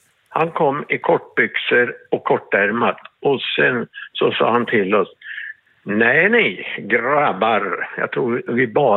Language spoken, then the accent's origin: Swedish; Östergötland, Sweden; now in Örebro, Sweden; jag är från Östergötland, men jag bor utanför Örebro.